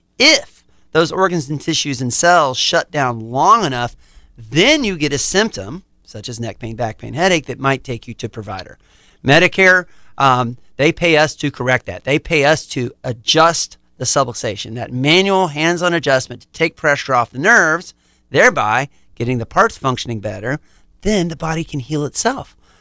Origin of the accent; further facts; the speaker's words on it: Tallahassee, Florida, United States; I'm born and raised in Tallahassee. I've had a practice here for over 20 years.